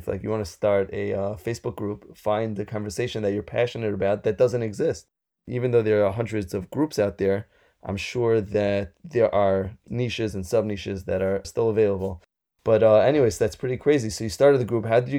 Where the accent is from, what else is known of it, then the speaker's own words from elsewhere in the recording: New York, United States; I knew you looked familiar because I'm also from New York.